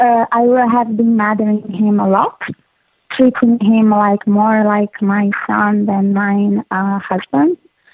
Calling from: Brazil; First of all, I'm calling from Brazil, so we have fans all over here as well.

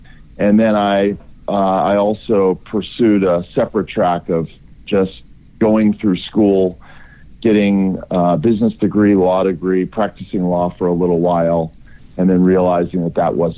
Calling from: Santa Monica, California, United States; Santa Monica.

